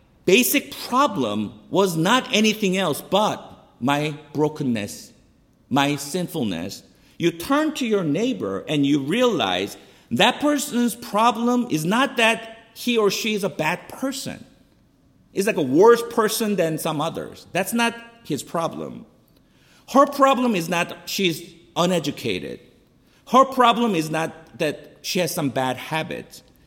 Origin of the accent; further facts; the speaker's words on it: South Korea; I come from Korea